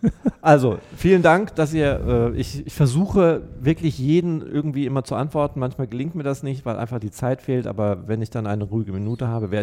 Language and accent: German; Saxony, Germany; Also ich bin Ossi